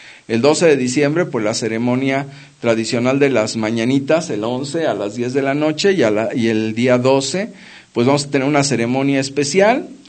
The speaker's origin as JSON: {"language": "Spanish", "region": "Mexico City", "country": "Mexico", "lives_now": "Querétaro, Mexico", "said": "como muchos chilangos mal hemos hecho, ¿no?"}